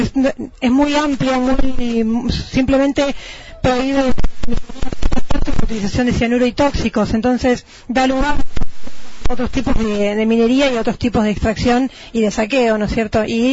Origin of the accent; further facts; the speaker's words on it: Puerto Madryn, Chubut, Argentina; de Puerto Madryn, exactamente.